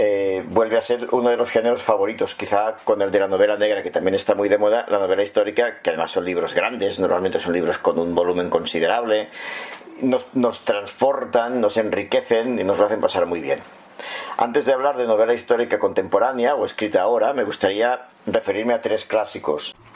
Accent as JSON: {"language": "Spanish", "region": "Catalonia", "country": "Spain", "said": "aquí en Cataluña, que es de donde soy yo, porque aquí es una fiesta muy muy grande."}